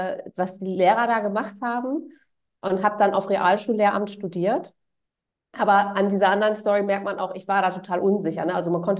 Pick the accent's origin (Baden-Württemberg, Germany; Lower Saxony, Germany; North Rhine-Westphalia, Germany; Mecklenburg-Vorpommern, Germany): Lower Saxony, Germany; Also ich komme hier ganz aus dem Norden. Ich komme aus der Nähe von Bremen. Es ist noch Niedersachsen, aber südlich von Bremen. Und ich lebe mit meinem Mann und meinen zwei Söhnen in einem Holzhaus.